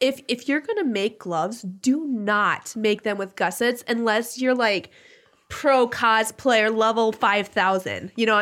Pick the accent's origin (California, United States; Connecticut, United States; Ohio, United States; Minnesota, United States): Minnesota, United States; Cloquet; We grew up in Cloquet Lumberjacks.